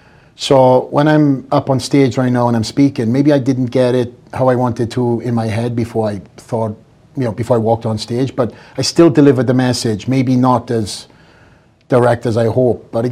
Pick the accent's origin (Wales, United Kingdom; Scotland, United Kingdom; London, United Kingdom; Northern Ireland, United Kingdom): Wales, United Kingdom; So me, obviously, being Welsh, I don't know if the viewers know that already.